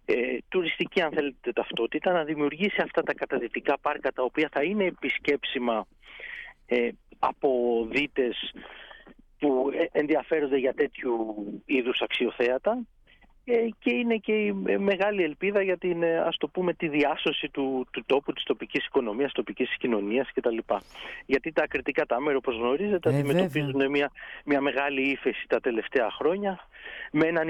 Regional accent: Thymaina, North Aegean, Greece; η Θήμενα είναι ένας υπέροχος τόπος. Είναι ο τόπος μου, τον αγαπώ πολύ. Οι γονείς μου γεννήθηκαν και μεγάλωσαν εκεί. Εγώ επέστρεψα κάποια στιγμή στους Φούρνους. Είναι ένας τόπος αγνός, φιλόξενος.

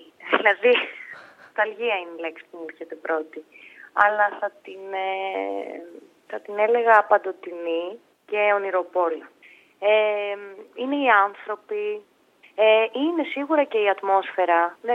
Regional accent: Thessaloniki, Central Macedonia, Greece; Δηλαδή ότι και πριν τους πω ότι είμαι από τη Θεσσαλονίκη, αναγνωρίζουν κάποια χαρακτηριστικά δικά μου από τη Βόρεια Ελλάδα.

